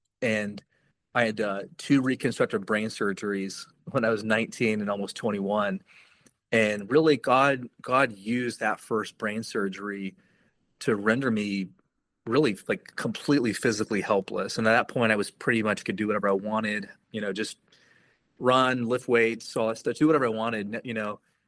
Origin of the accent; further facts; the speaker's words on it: Illinois, United States; Yeah, so I grew up in South Central Illinois. And so if you're from Illinois, the joke is you're either from Illinois or you're from Chicago. And I grew up in Illinois. So in a really a small rural setting church